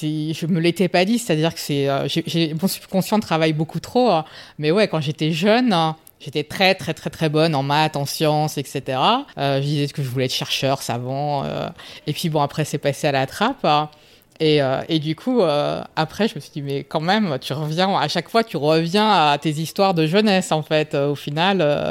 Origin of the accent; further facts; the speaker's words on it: Nancy, Grand Est, France; J'ai grandi à Nancy, je suis allée en fac de droit